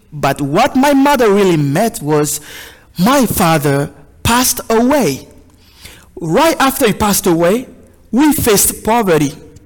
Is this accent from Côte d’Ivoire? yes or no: yes; Côte d’Ivoire; It's a long name because I am originally from West Africa in a country called Cote d'Ivoire.